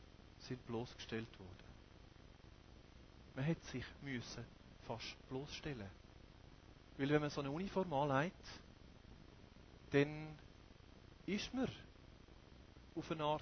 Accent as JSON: {"language": "German", "country": "Switzerland", "said": "Extrem sein passt bei uns in der Schweiz nicht."}